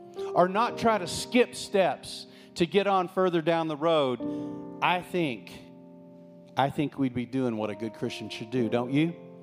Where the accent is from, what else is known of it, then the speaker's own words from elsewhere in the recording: Texas, United States; Remember, I was raised in West Texas. We had no water. We had stock tanks. That was our lakes.